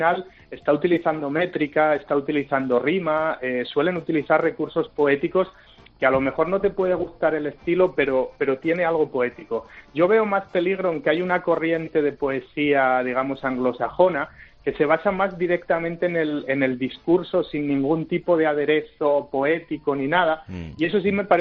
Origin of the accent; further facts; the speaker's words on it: Asturias, Spain; Yo ahora mismo quiero ir para Asturias, de donde es él y de donde soy yo